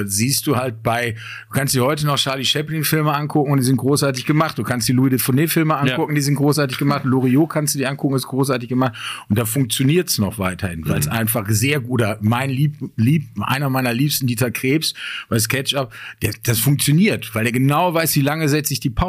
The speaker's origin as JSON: {"language": "German", "town": "Bottrop", "region": "North Rhine-Westphalia", "country": "Germany", "tie": "born or raised there", "lives_now": "Münster, Germany", "said": "Aber ist mal, Bottrop bleibt meine Heimatstadt, wird es auch immer bleiben."}